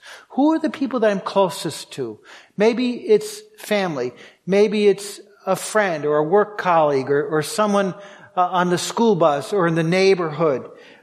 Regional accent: Massachusetts, United States; I grew up near Cape Cod. You know what the soil was like there?

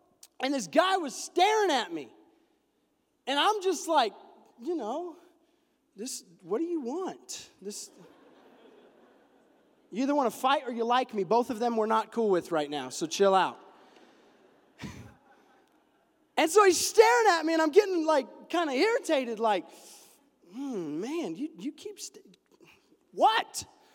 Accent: Roswell, New Mexico, United States; I grew up in Roswell, New Mexico. I call it Roswell, America, because aliens and whatever, it's weird.

